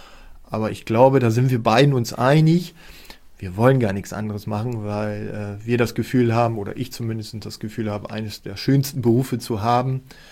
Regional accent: Saarland, Germany; ich komme aus dem Saarland, ich bin dort aufgewachsen, ich habe da fast 40 Jahre oder über 40 Jahre gelebt.

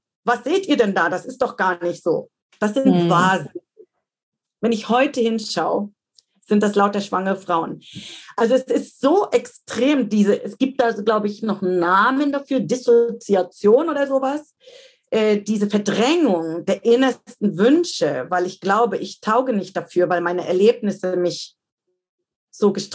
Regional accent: Dresden, Saxony, Germany; in meine Heimatstadt Dresden

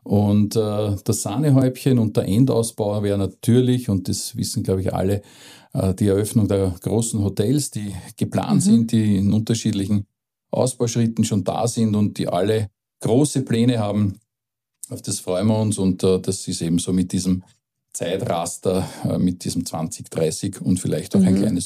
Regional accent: Lower Austria, Austria; ich komme aus der Region, zwar unten vom Berg, habe auch eine Frau aus der Region geheiratet

